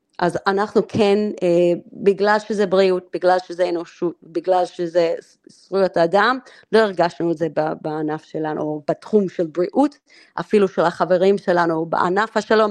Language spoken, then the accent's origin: Hebrew; Melbourne, Victoria, Australia; moved away as an adult; now in Israel; גדלתי בתקופת האוזלו, ככה, ואז קיבלתי החלטה שאני עולה לארץ, שגדלתי במלבן, בבית ספר מנסקופס.